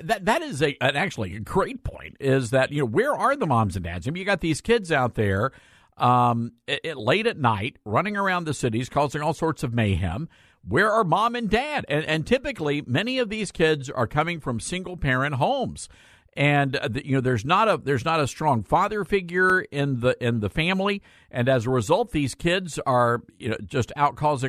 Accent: Southaven, Mississippi, United States; growing up in the Deep South, and we grew up right across the state line in South Haven, Mississippi, and I can tell you, as a young child, I went to church

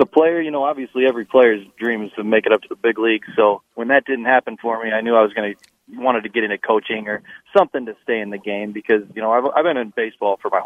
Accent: Minnesota, United States; I mean, I grew up in Minnesota when my dad was coaching up there, so I went to Roseville High School

